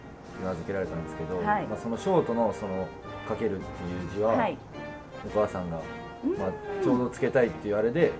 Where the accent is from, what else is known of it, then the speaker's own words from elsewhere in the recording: Yokohama, Kanagawa, Japan; 出身は神奈川の横浜です。